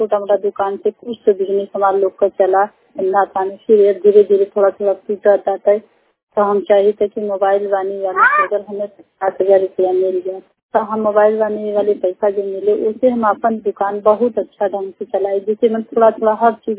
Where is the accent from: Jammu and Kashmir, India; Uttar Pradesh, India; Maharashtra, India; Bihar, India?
Uttar Pradesh, India; Diyav; हमारे गांव दियाव है, हमारे पोस्ट मिर्जापुर जमुआ बाजार जिला मिर्जापुर। हम बहुत गरीब परिवार से हैं सर।